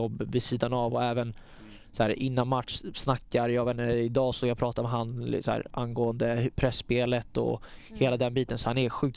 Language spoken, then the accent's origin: Swedish; Sweden; jag är svensk